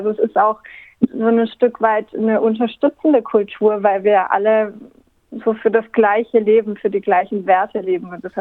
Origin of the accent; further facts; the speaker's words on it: France; Ich bin ja in Frankreich aufgewachsen